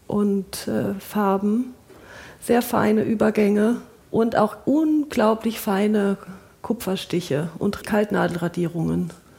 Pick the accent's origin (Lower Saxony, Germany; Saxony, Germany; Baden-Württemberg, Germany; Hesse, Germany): Hesse, Germany; Eberstadt; also born or lived in Frankfurt am Main; Eberstadt, noch eins tiefer.